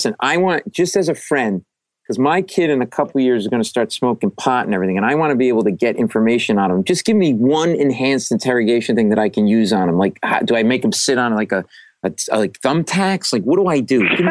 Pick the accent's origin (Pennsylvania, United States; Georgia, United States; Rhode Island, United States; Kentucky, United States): Rhode Island, United States; I'm Italian from Rhode Island.